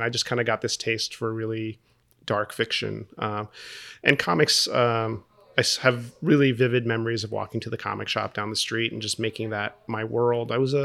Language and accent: English; Miami, Florida, United States; I was raised in Kendall and Westchester, so I was a suburbs kid. My parents are Cuban